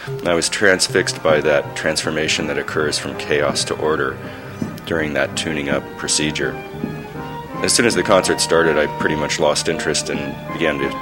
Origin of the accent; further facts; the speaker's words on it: Columbus, Ohio, United States; born there; I was born in 1954 in Columbus, Ohio.